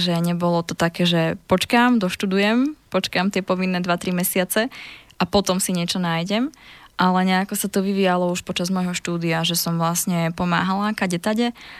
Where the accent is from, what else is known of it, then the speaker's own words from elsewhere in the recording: Prešov, Prešov Region, Slovakia; Ja som pôvodne z Prešova.